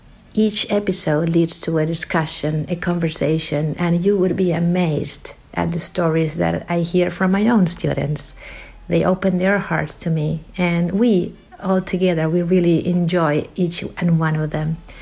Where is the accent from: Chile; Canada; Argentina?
Argentina; also born or lived in United States; I am originally from Argentina. For a decade, I lived in America teaching in Virginia schools. One day, I changed gears and decided to come back to Argentina